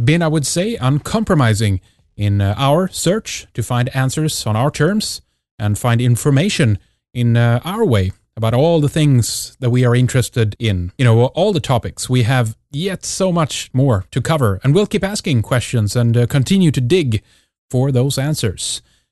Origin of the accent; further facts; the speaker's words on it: Sweden; me everyone … from Sweden.